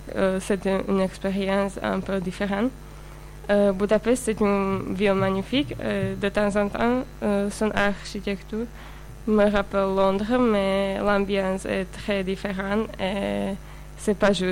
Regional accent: Slovakia; de Slovaquie.

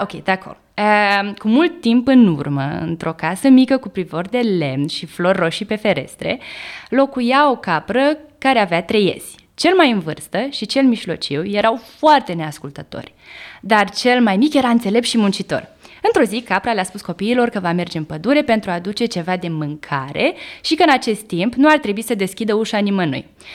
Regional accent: Romania; oui, je viens de Roumanie

